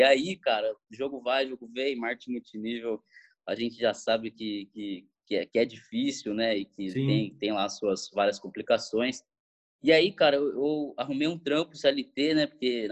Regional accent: São Paulo, Brazil; now in Florianópolis, Brazil; Tenho 18 anos, eu sou paulistano, nasci lá na zona noroeste da capital de São Paulo e hoje eu tô morando aqui em Florianópolis

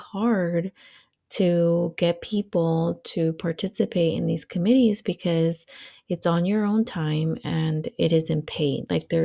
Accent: California, United States; the Bay Area and I say we because I'm from the Bay Area, will be left without representation.

